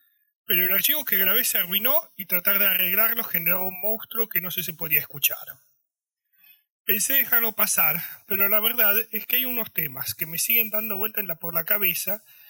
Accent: Italy; moved away; Los que siguen este podcast desde hace tiempo deben haberme escuchado decir que crecí en Italia.

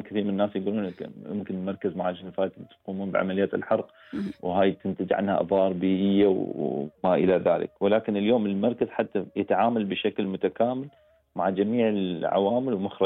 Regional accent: Dubai, United Arab Emirates; احنا عندنا في دبي

